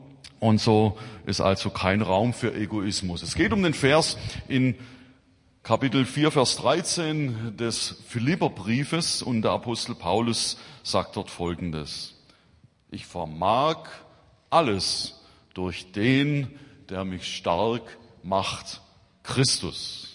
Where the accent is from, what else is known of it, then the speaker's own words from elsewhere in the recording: Swabia, Germany; ich komme ja ursprünglich, oder wir kommen ursprünglich aus Schwaben